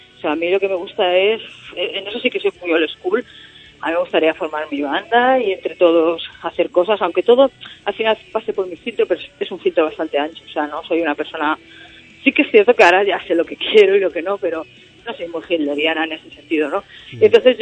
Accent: Spain; Entonces le hago como un guiño a mi país. De hecho, como la cover me la hicieron los franceses, me la hicieron unos chavales franceses, me dijeron, oye … te hemos puesto un poco de amarillo y rojo porque es la bandera de España.

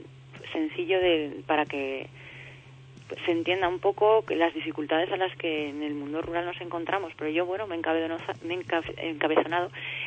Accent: Alcorisa, Aragon, Spain; está inspirada en mi pueblo, está inspirada en Alcoriza, y habla pues eso del sentir de que a mí me da el vivir, el pasear por las calles de mi pueblo

